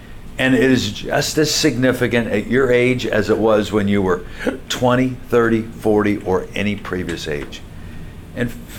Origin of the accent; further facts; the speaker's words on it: Hershey, Pennsylvania, United States; I was born in Hershey, Pennsylvania.